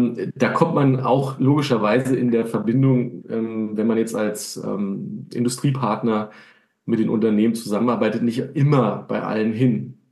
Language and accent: German; eastern Germany, Germany; da ich ja auch ein Kind des Ostens bin und in der Schule noch russische Sprache gelernt habe, die kann ich heute leider nicht mehr so gut